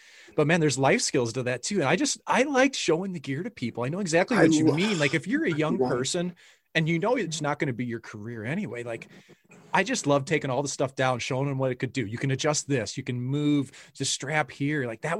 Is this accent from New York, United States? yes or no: no; St. Louis, Missouri, United States; It didn't matter for a kid like me growing up in St. Louis when we'd road trip to Detroit.